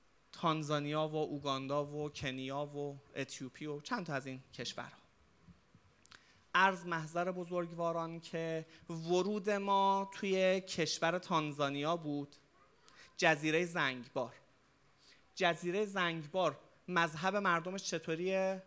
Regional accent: Iran; گفتم که من از ایران اومدم

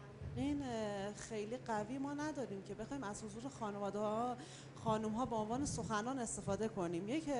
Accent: Hamadan, Iran; حالا حداقل تو سطح شهر خودمون، حالا از همدان هستم

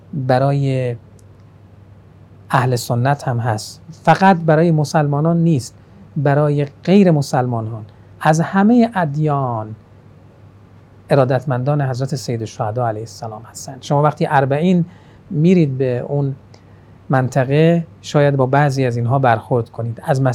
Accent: Iran; ولی این ما به عنوان یک ایرانی توجه داشته باشیم

